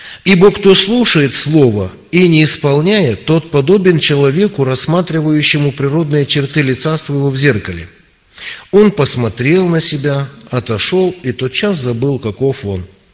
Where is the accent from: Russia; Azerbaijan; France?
Russia; Kurgan Oblast; У нас в нашей области, я с Урала, с Курганской области, в нашей области есть одна небольшая церковь.